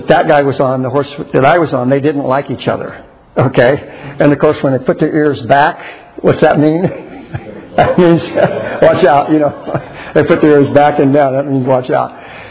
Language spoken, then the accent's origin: English; San Antonio, Texas, United States; But growing up in San Antonio and so forth, we had some people in school that they had some horses.